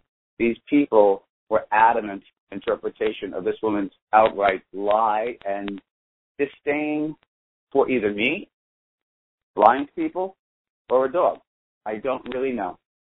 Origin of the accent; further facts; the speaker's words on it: Brooklyn, New York, United States; I dropped a few F-bombs. I'm from Brooklyn.